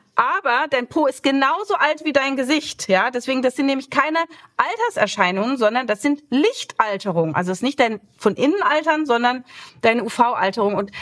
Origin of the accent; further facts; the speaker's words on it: Berlin, Germany; ich komme aus Berlin, das würde man nowadays denken.